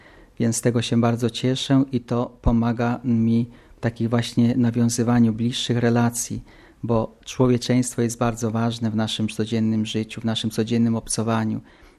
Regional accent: Subcarpathian Voivodeship, Poland; Archidiecezja lwowska jest moją archidiecezją, w której właśnie się urodziłem, wychowałem, w której dojrzewało moje życie chrześcijańskie. W Pukawcu, czyli w mojej rodzinnej parafii, przyjąłem chrzest, bierzmowanie, pierwszą komunię świętą.

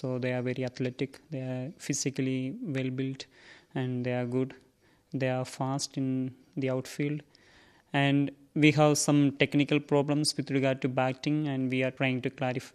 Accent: India; English is a second language; Portuguese have come to my home and India. Some teachers have told me that in my mother tongue, there are Portuguese words used

